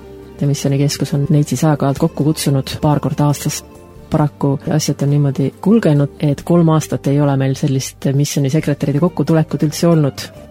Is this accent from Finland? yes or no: yes; Finland; now in Estonia; minul, kes olen Soomest tulnud